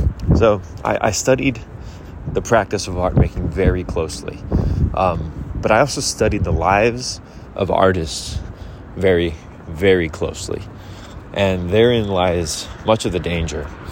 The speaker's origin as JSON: {"language": "English", "town": "Philadelphia", "region": "Pennsylvania", "country": "United States", "tie": "born or raised there", "said": "I grew up in Philadelphia and went to a church called New Life Presbyterian."}